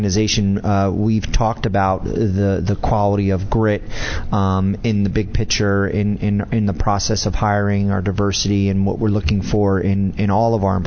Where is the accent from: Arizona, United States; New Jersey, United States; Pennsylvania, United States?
New Jersey, United States; Northern New Jersey.